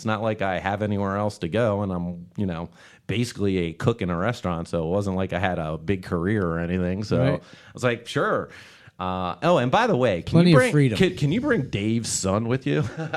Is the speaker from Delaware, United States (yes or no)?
yes; Newark, Delaware, United States; Actually. I'm from Newark, Delaware.